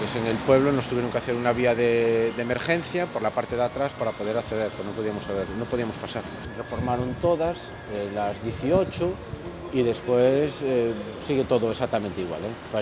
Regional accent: A Coruña, Galicia, Spain; porque estamos en unha frontera Arteixo-Coruña, que aún non lo tiene moi, moi claro. Algunos son de Arteixo, otros somos de Coruña y estamos ahí.

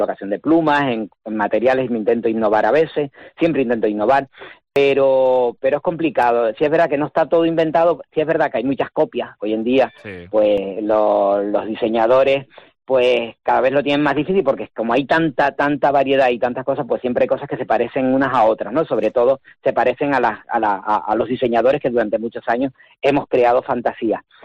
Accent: Santa Cruz de Tenerife, Canary Islands, Spain; todos los que somos chicharreros y de Santa Cruz, pues hemos vivido el carnaval desde muy chiquitito

